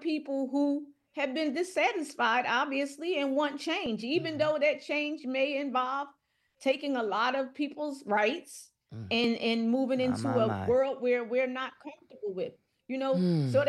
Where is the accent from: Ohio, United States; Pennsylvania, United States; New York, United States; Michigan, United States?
Pennsylvania, United States; Philadelphia; as a Black African-American woman, I grew up in Philadelphia. I went to Dobbins. I went to Reynolds for elementary.